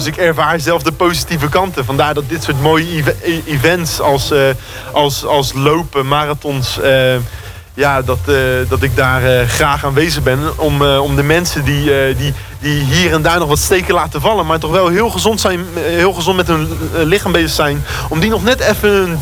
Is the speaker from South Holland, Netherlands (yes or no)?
yes; Spijkenisse, South Holland, Netherlands; Ik kom uit Spijkenissen.